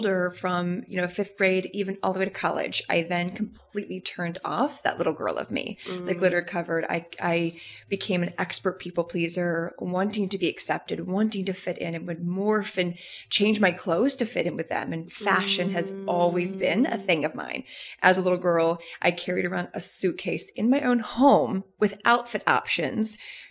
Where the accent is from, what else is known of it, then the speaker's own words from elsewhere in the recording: Gettysburg, Pennsylvania, United States; also born or lived in Colorado; And then as I got older, and started to probably around, you know, fifth grade, we moved from Colorado to Gettysburg, Pennsylvania, for my dad to go into seminary.